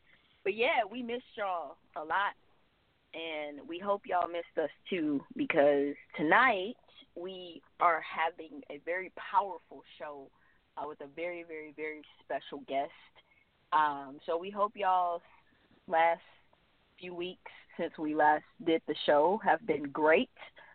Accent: Detroit, Michigan, United States; She is from my hometown, Detroit, Michigan, my hometown, my old stomping ground.

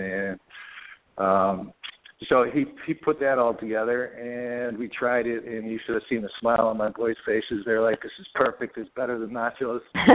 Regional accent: San Francisco, California, United States; I grew up in San Francisco, but I like good meats, and I've spent a lot of time in the South

